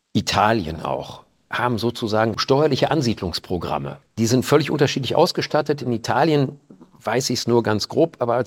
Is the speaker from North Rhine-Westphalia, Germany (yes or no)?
yes; North Rhine-Westphalia, Germany; im Sauerland, wo ich aufgewachsen bin. Ich kann mich an Regenschauer ohne Ende im Sauerland erinnern in meiner Jugend.